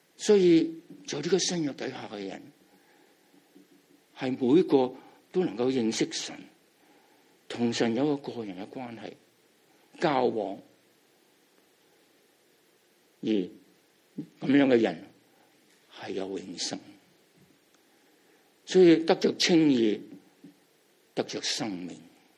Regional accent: China; 也是照着我们中国人东方人的意义

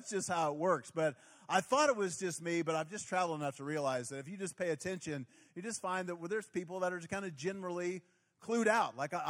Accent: Oklahoma, United States; And as you heard, I'm from Oklahoma.

